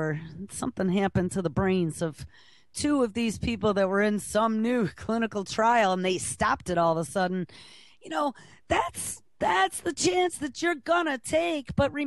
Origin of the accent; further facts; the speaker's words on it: Buffalo, New York, United States; Buffalo, New York. So from my hometown